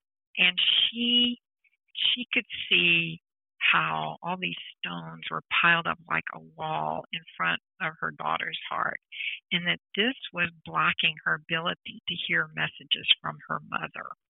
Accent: Bryan, Texas, United States; I drove to my hometown of Bryan and came back and that was, you know, to see my dad.

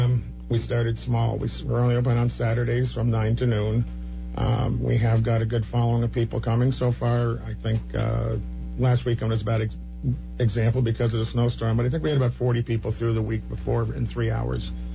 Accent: Vermont, United States; But we've always been involved in agriculture, and it's a big part of growing up in Vermont.

